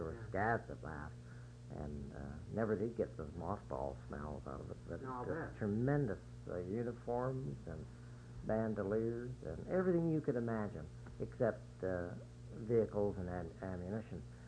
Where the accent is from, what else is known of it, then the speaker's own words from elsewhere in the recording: Broadview, Saskatchewan, Canada; I was born in Saskatchewan in 1921 and living in Broadview during the 30s.